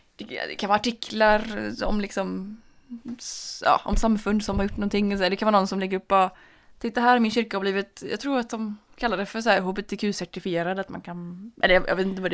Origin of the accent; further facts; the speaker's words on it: Sweden; jag var ändå svensk